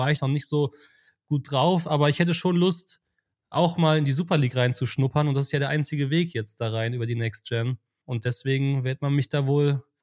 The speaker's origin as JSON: {"language": "German", "region": "Berlin", "country": "Germany", "said": "auch als Berliner ist Kalka wirklich ein ekelhaft weiter Ritt"}